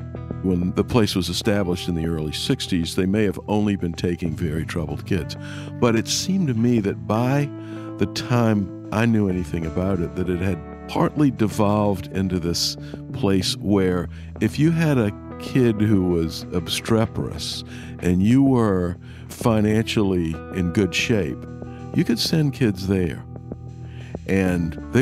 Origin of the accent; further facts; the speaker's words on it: Savannah, Georgia, United States; also born or lived in Richmond / Tallahassee; began in my hometown of Savannah, Georgia, went to Richmond, and finally to Tallahassee, Florida.